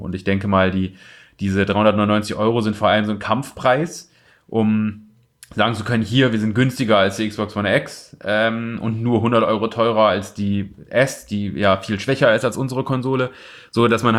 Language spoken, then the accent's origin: German; Osnabrück, Lower Saxony, Germany; da wo ich herkomme aus Osnabrück, halt da immer hinzugehen nach der Schule